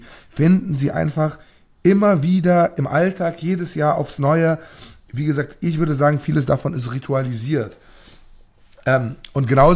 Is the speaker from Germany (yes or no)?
yes; Ludwigshafen, Rhineland-Palatinate, Germany; die in meiner Heimatstadt Ludwigshafen alles verändert hat und die Innenstadt zur Unkenntlichkeit transformiert hat